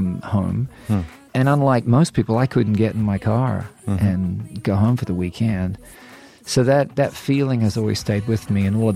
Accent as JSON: {"language": "English", "country": "Australia", "tie": "born or raised there", "moved": "yes", "lives_now": "Nashville, United States", "said": "growing up in Australia and my dad's record collection"}